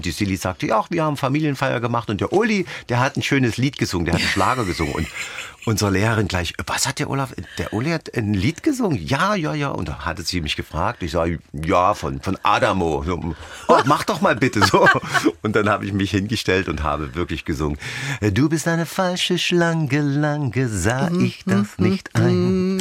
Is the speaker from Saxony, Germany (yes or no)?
yes; Dresden, Saxony, Germany; Als Dresdner sowieso.